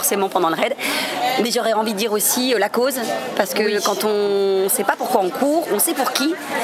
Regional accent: Pays de la Loire, France; parce que d'abord on vient du Maine-et-Loire

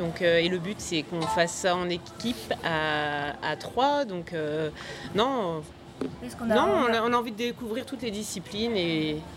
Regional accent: Pays de la Loire, France; Il faut s'habituer. On n'a pas l'habitude chez nous, on vient de Vendée.

